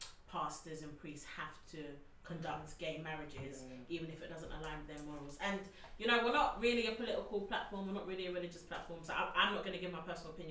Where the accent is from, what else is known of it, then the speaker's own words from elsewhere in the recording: Nigeria; So why can't I eat in the Chinese restaurant as a Nigerian?